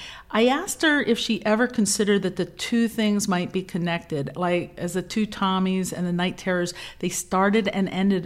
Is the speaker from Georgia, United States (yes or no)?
no; New Jersey, United States; I'm from New Jersey. I was born in the mood for slapping.